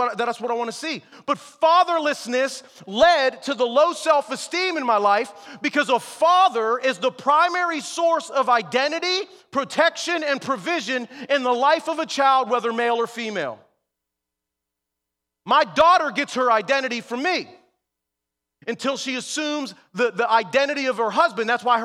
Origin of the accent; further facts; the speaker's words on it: North Braddock, Pennsylvania, United States; and I grew up here in North Braddock, and all of the people that I knew, the way that you had social interaction was to get high and drunk.